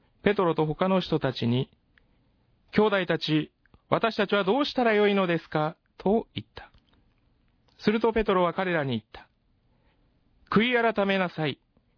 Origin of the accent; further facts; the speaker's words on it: Aichi, Japan; born there; 私は愛知県の片田舎で生まれました。田舎者ですけれども、うちの家には御嶽本教という家の宗教がありました。御嶽山の山の神を信じる信仰です。